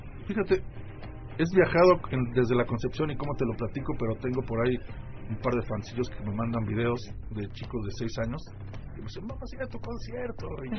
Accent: Toluca, State of Mexico, Mexico; A mí me tenían mucha coherencia porque yo soy de Toluca y ahí como siempre barro mojado.

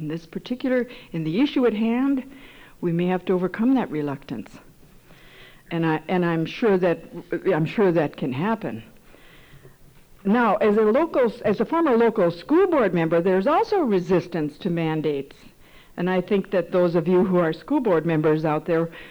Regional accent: Lake Park, Minnesota, United States; I'm from Lake Park. For those of you who do not have any idea what I'm talking about, it's a small spot on the road between Detroit Lakes and Moorhead out in the 7th District.

